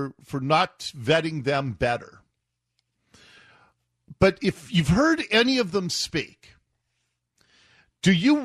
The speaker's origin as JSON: {"language": "English", "town": "Seattle", "region": "Washington", "country": "United States", "tie": "born or raised there", "said": "She grew up in Tacoma. I grew up in Seattle."}